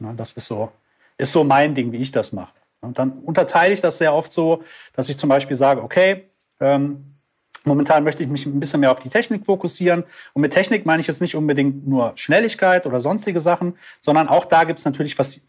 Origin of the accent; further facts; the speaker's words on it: Düsseldorf, North Rhine-Westphalia, Germany; genau. Und ich komme aus Düsseldorf und bin da Musiker